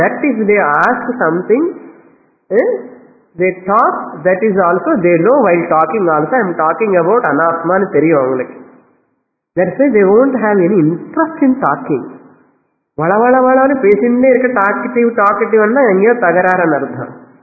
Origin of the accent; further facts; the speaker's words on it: India; I am an Asian. I am an Indian. I am related to India, relative world.